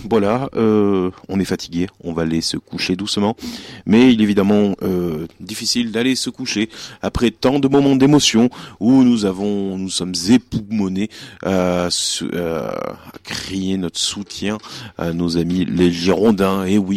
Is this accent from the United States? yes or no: no; Brittany, France; Comme on dit chez nous en Bretagne